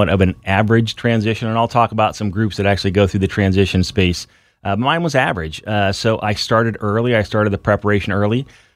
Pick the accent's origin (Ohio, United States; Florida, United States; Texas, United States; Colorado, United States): Ohio, United States; Findlay; I was actually raised in a little city, Northwest Ohio. So I joined the Air Force from Findlay, Ohio.